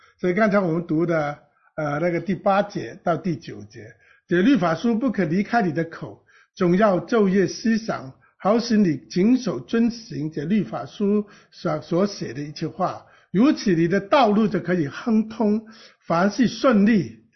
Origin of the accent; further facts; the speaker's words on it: Guangdong, China; accent: Cantonese; 我在说人比人我们广东话是比死人